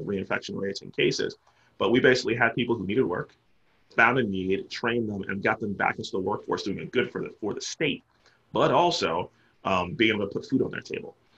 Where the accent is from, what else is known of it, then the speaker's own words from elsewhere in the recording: Maryland, United States; In my home state of Maryland